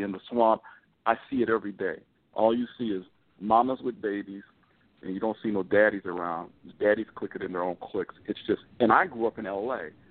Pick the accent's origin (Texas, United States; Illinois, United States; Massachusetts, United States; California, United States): California, United States; Inglewood; I remember the community I grew up in. I grew up in Inglewood.